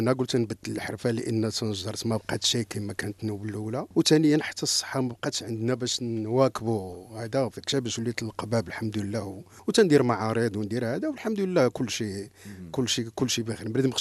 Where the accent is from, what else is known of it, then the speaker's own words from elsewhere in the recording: Meknes, Fès-Meknès, Morocco; الماء الحلو اللي كان عندنا في مكناس